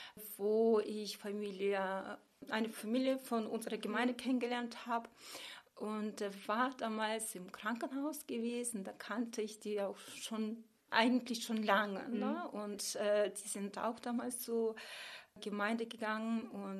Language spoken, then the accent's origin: German; Kazakhstan; now in Germany; bin ja bei Oma groß geworden und die Oma hat mich damals, ich komme ja aus Kasachstan